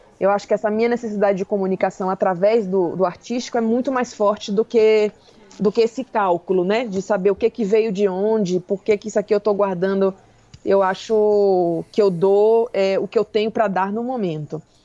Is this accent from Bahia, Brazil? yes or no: yes; Salvador, Bahia, Brazil; now in São Paulo, Brazil; Eu apesar de estar em São Paulo, eu sou baiana, né? Eu fui criada em Salvador.